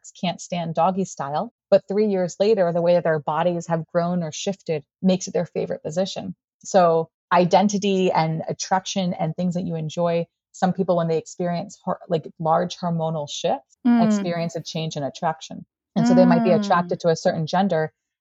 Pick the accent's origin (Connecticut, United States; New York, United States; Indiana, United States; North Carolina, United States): New York, United States; No, I'm from New York.